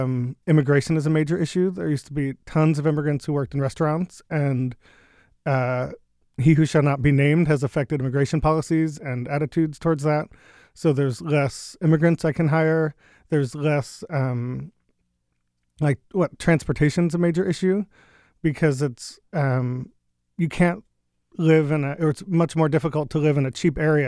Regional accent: United States; I grew up eating pizza all the time, and when I moved away from the New York, New Jersey area, I hadn't realized how much I would miss eating pizza all the time

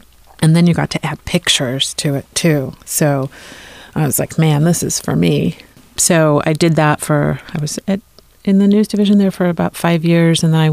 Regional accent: New York City, New York, United States; I grew up in New York City, and I went to Bronx High School of Science, which is a really large high school.

